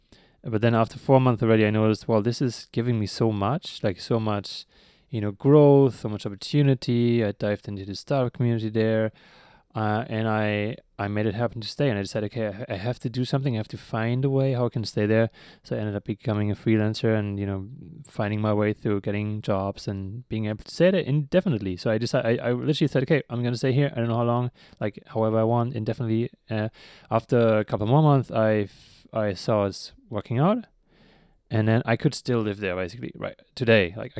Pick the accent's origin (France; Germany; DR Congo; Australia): Germany; so I'm from Germany, from a really small town with like 50,000 people living there.